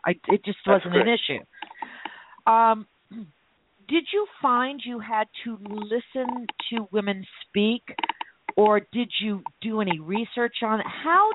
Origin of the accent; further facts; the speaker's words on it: Miami, Florida, United States; I lived in a big town. I grew up in Miami